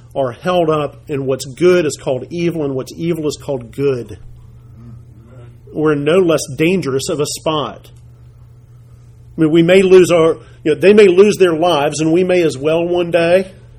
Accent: Dayton, United States; So right now in my hometown of Dayton, I mean, in this little town with small town politics

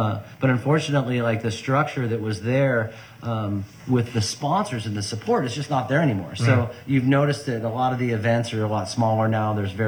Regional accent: Capitola, California, United States; Yeah, raised

